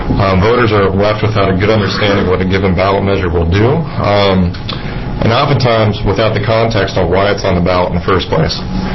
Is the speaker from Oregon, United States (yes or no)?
yes; Silverton, Oregon, United States; now in Eugene, United States; I currently live in Eugene, Oregon. I was raised in Silverton, Oregon.